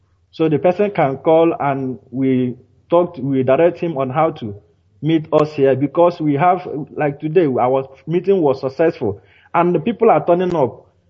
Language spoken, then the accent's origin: English; Abia, Nigeria; I hail from Mbokume Autonomous Community in Osisemangwa, Abia State, Biafra Land.